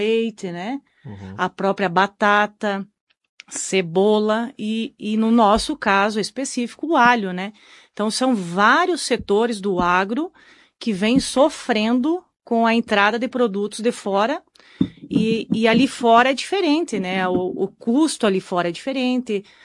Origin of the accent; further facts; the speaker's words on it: Santa Catarina, Brazil; now in Caxias do Sul, Brazil; Morando em Caxias do Sul atualmente, exatamente. … né? Sou da região de Curitibanos também